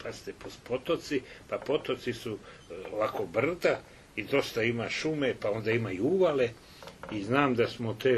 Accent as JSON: {"language": "Serbian", "town": "Arilje", "region": "Šumadija and Western Serbia", "country": "Serbia", "said": "mi smo iz Arilja, u Arilju imali porodicu, imali imanje"}